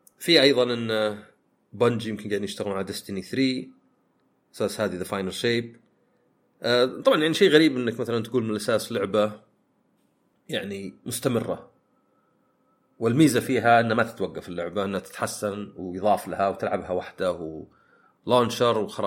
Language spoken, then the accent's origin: Arabic; Saudi Arabia; عندنا في السعوديه